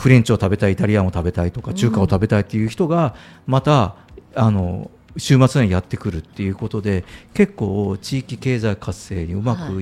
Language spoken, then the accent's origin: Japanese; Itoshima, Fukuoka, Japan; 僕の田舎は九州の糸島市っていうところでちょっと、うん、まあ、そういうなんですかどちらかというと農村地区だったんですけど